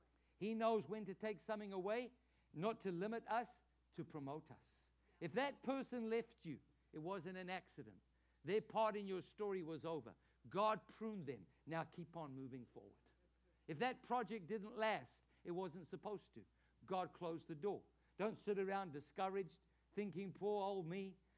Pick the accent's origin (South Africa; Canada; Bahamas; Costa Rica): South Africa; Edenvale, Gauteng; now in Jupiter, United States; I never thought growing up in Edenvale, a little town in South Africa, that one day I'd be here in beautiful Jupiter pastoring this church.